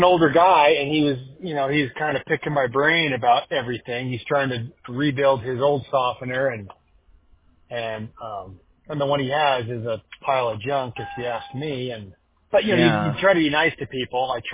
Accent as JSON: {"language": "English", "town": "Yucaipa", "region": "California", "country": "United States", "tie": "born or raised there", "said": "I was raised in Yucaipa near Redlands and San Diego and Palm Springs on the other side."}